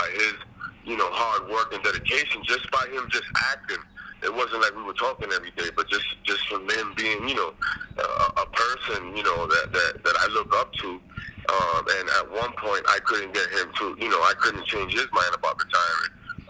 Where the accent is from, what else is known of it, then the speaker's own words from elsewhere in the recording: Massachusetts, United States; You not only from my boxing gym from back home, because I'm from Massachusetts.